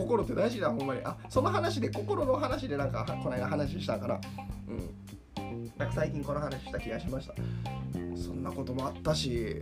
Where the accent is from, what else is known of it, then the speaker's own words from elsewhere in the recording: Tokyo, Japan; accent: Edo dialect; now in Kansai, Japan; ごめんなさい、江戸弁が出てしまいました東京の話になったんでね